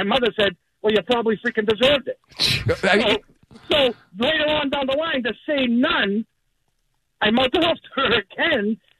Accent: Boston, Massachusetts, United States; I grew up in the North End, so I went to Catholic school in the North End, okay?

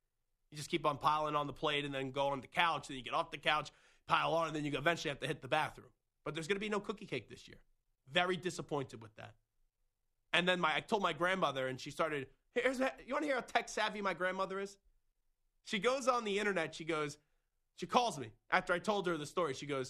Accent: New York, United States; And we come from New York, which is the best pizza around.

